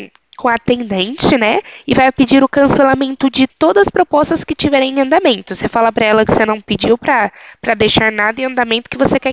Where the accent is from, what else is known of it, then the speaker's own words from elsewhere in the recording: Limeira, São Paulo, Brazil; No caso, eu sou da cidade de Limeira